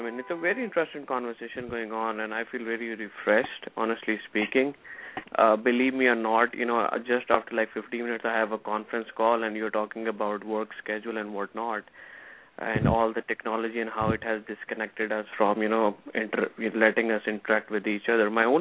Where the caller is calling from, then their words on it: New Jersey, United States; calling from Jersey.